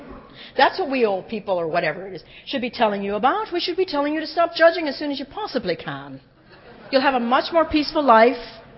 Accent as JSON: {"language": "English", "country": "Ireland", "said": "I'm Irish."}